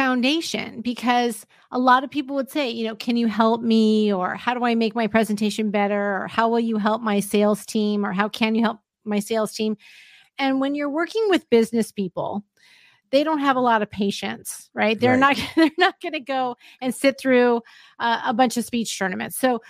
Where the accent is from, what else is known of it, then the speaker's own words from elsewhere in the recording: California, United States; I grew up in Southern California.